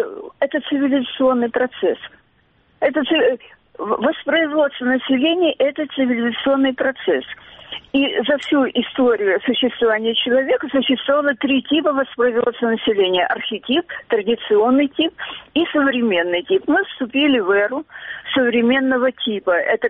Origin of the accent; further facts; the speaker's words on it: Russky Island, Primorsky Krai, Russia; born there; я родилась в России, кстати, на военно-морской базе тоже, на острове Русский, в военно-морском госпитале, где мой отец был начальником хирургии.